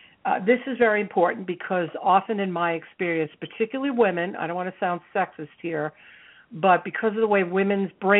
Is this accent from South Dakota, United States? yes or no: no; New York, United States; I come from a family where that was just the way we talked. We're from New York and we were loud and fast